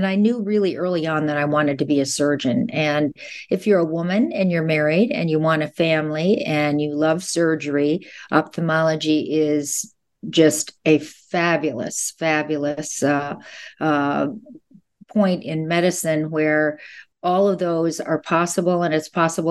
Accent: Fargo, North Dakota, United States; And actually, growing up in Fargo, North Dakota, there were no female physicians.

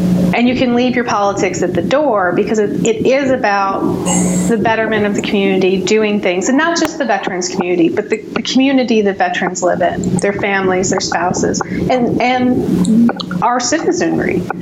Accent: New York, United States; I'm from New York, so I'm a Yankee to boot.

